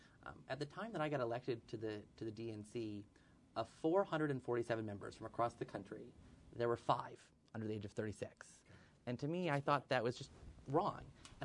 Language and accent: English; Rice Lake, Wisconsin, United States; You know, I look at my hometown of Rice Lake.